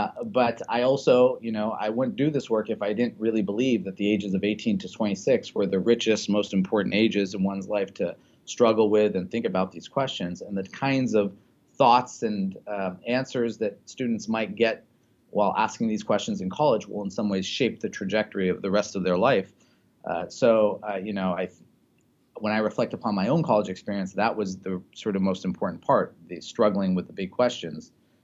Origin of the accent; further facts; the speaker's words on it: India; now in United States; for me as an Indian American, as an immigrant